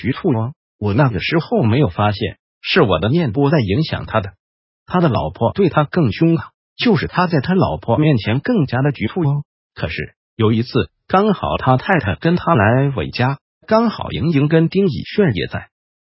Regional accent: Taiwan; 像我们台湾人就是一个受害者文化非常强烈的地方

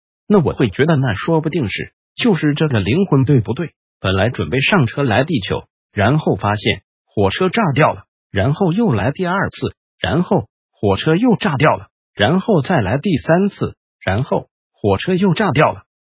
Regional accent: Taiwan; 因为我们台湾人的佛教界所有强调慈悲的人，他的人生都是有怨有悔的，你没有发现吗？

